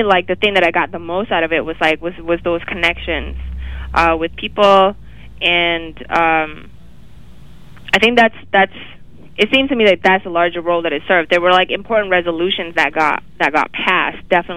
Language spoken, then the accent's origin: English; Canada; as a Canadian, as someone from Canada